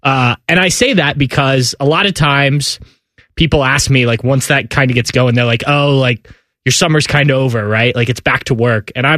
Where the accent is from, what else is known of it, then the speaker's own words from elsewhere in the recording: Upper Arlington, Ohio, United States; I grew up in Upper Arlington